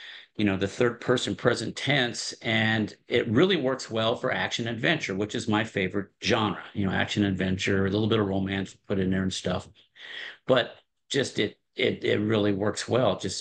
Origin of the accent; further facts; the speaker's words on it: Sheridan, Wyoming, United States; moved away as an adult; now in Lancaster, United States; Well, I live in Lancaster, Pennsylvania with my wife, Cheryl, and we've been here since 1996. I grew up in Sheridan, Wyoming, and I went to college, University of Wyoming.